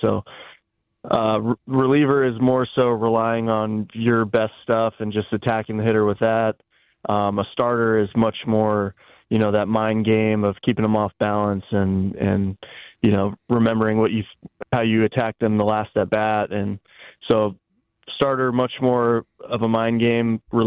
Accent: Houston, Texas, United States; also born or lived in Detroit; I was born in Detroit, but I actually grew up in Houston.

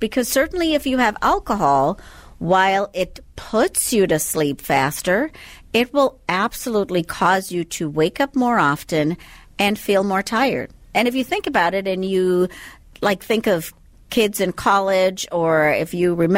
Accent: Andros, Bahamas; Well, I'm from the Bahamas. You can't quite tell by the accent right now, but originally from the Bahamas. So Andros is actually the largest island in the Bahamas, and I happen to be from that island.

